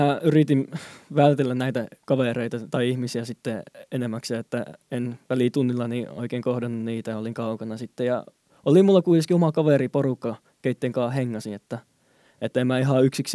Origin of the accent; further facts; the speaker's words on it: Hainan, China; Finnish is a second language; now in Finland; se mistä mä oon kotoisin, niin se on kiinalaisten Hawaii, että sillä on aina lämmintä.